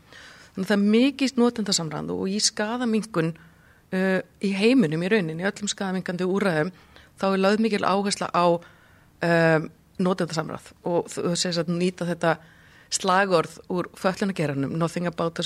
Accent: Akureyri, Northeastern Region, Iceland; hreinræktaðar akureyringur þó svo að mér hafi verið tjáð það fyrir nokkrum árum að ég væri búin að búa 2/3 hluta ævinar á höfuðborgarsvæðinu

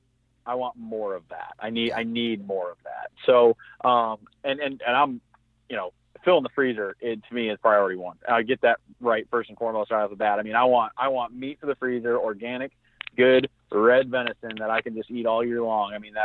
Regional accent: Michigan, United States; I mean, again, growing up in Southwest Michigan

